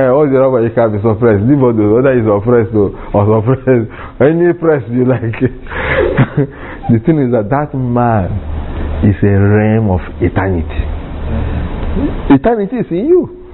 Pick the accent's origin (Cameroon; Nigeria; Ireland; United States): Nigeria; I said, no, I'm from Bise. I'm from Nigeria. I'm from somewhere. This is my people.